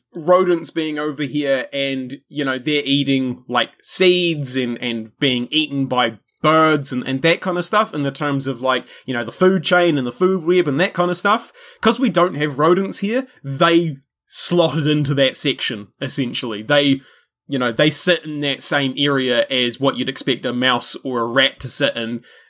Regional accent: New Zealand; a chronological narrative retelling of the history of Aotearoa New Zealand, which by, you know, my accent and stuff, you probably gathered that's where I'm from.

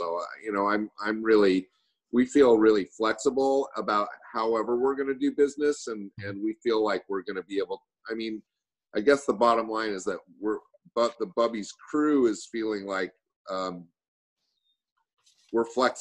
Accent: Utah, United States; No, I'm from Utah.

